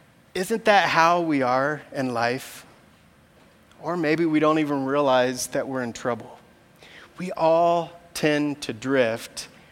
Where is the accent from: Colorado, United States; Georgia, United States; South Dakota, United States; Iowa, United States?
Colorado, United States; Colorado Springs; and I grew up in Colorado Springs, and I learned to swim at this little, at the pool in Colorado Springs